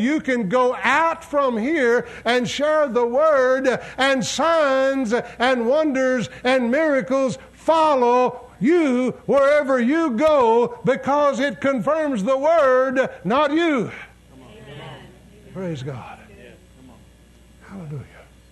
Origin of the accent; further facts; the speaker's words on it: Texas, United States; I was born and raised in West Texas, in the desert. It's a long ways to the closest beach.